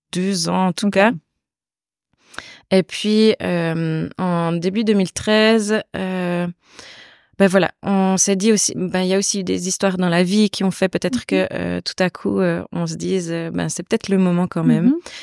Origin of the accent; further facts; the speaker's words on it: Biel/Bienne, Bern, Switzerland; je viens de Bienne et alentour. Mm-hmm. J'ai 41 ans